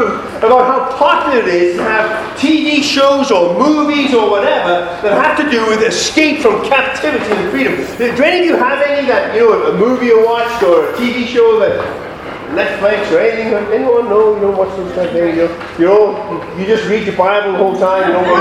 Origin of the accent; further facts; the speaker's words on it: England, United Kingdom; So I'm from England, as I guess most of you know